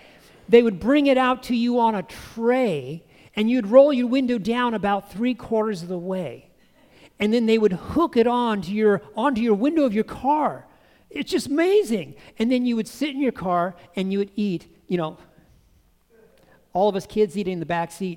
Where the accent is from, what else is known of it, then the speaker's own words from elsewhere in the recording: Oakdale, United States; I come from Oakdale.